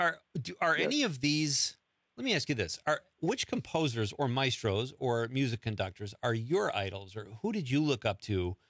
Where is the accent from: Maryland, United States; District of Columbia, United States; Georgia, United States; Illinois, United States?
Illinois, United States; Chicago; now in Wisconsin, United States; You know, I'll be honest, you could do Chicago's my hometown, and Wisconsin is my adopted home.